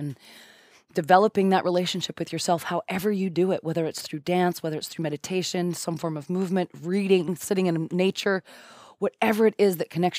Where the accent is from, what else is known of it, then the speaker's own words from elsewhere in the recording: United States; And that's what it has to be for me because, you know, I'm American. I want results.